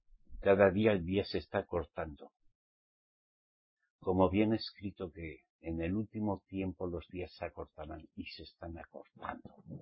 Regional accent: Basque Country, Spain; Como se dice en mi tierra, en España. ¿Qué les parece? Al menos en mi país, en el País Vasco.

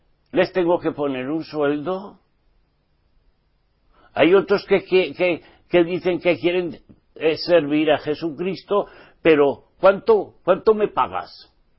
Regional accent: Spain; ¿Y si es en mi país, en España?

